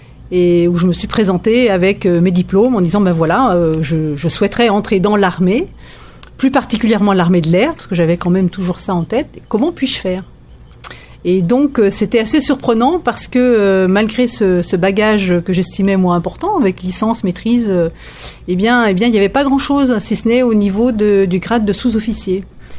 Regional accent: Auvergne-Rhône-Alpes, France; Oui, alors effectivement, je suis originaire de Savoie. Donc, je suis plutôt montagnarde.

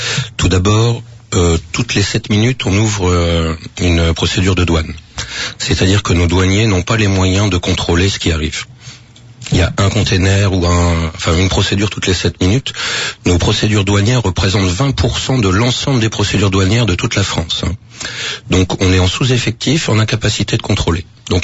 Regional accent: French Polynesia; on est des Polynésiens, on n'est pas des Islandais

